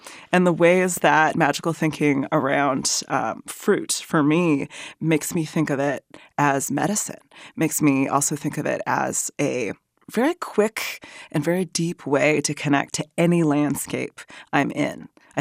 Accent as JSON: {"language": "English", "region": "Pacific Northwest", "country": "United States", "tie": "born or raised there", "said": "So though, you know, I grew up in the Great Northwest, and I'm not someone who just wants to go out in it."}